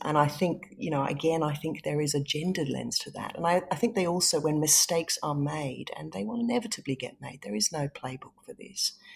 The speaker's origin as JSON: {"language": "English", "country": "Singapore", "tie": "born or raised there", "also_born_or_lived": "England", "said": "I was born in England. I was born in a snowy night at home. I grew up in Singapore, so we left England when I was very young, very little."}